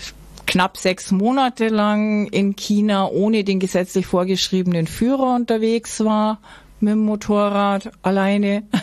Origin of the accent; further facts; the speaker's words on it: Bavaria, Germany; ich habe einerseits einen Reiseführer geschrieben übers Allgäu, weil ich mir dachte, ich möchte auch meine Heimat kennenlernen.